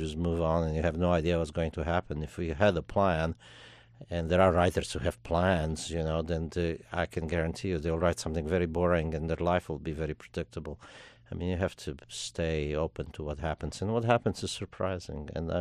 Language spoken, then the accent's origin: English; Romania; moved away as an adult; I grew up in Romania, where I was born, and I didn't leave there until I was 19 years old.